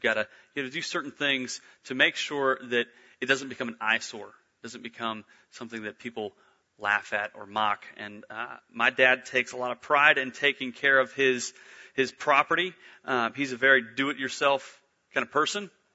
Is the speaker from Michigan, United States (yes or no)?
no; West Virginia, United States; And growing up in West Virginia, I didn't grow up in a big city such as Orlando. I grew up in a small country town.